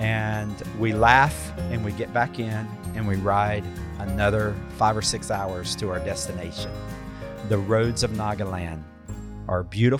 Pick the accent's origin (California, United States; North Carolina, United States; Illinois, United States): North Carolina, United States; I grew up in North Carolina. There's beautiful mountains, the Blue Ridge Parkway's here.